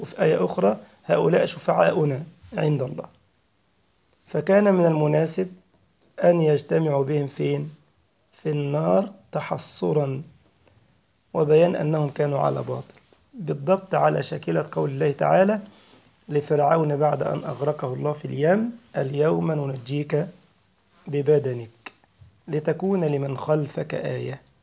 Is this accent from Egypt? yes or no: yes; Egypt; عندما وقف على نهر النيل في بلدنا مصر